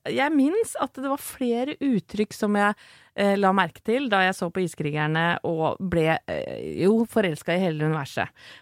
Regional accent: Åsgårdstrand, Vestfold, Norway; jeg kommer fra Åsgårdstrand, og vi har ikke noe hokk I miljøet I Åsgårdstrand.

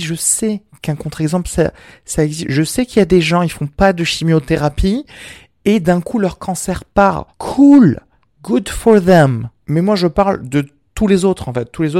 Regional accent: Algeria; born there; je suis méditerranéen vu que je suis né en Algérie

